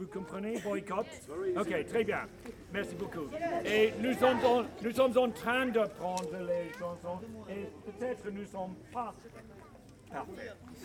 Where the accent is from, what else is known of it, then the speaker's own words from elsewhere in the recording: London, United Kingdom; French is a second language; je suis de Londres et nous sommes en train de apprendre quelques nouvelles chansons.